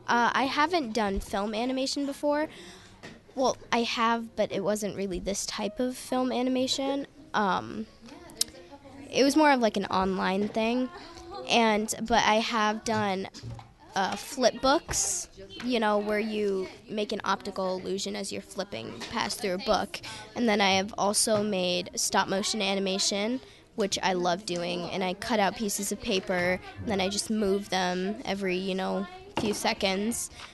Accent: Coralville, Iowa, United States; I'm from Coralville, Iowa.

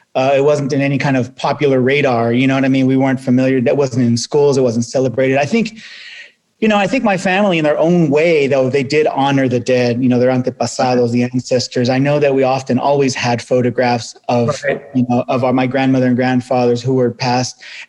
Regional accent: Visalia, California, United States; born or raised there

